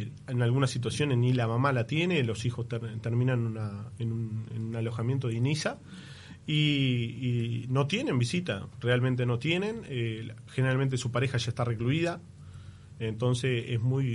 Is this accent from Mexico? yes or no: no; Rivera, Uruguay; Soy oriundo de Rivera, vivo en Rivera